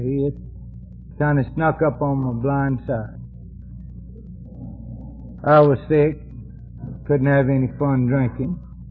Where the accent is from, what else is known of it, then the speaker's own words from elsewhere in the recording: Texas, United States; born there; I was born in West Texas and became an alcoholic